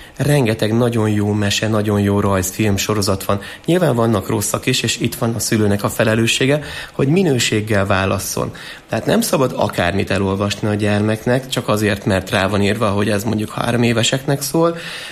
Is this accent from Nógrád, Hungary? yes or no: no; Kisújszállás, Jász-Nagykun-Szolnok, Hungary; Kis Újszálláson nőttem fel. Gyakorlatilag szinte mindent Kis Újszálláson csináltam. Ide jártam gimnáziumba, és általános iskolába is.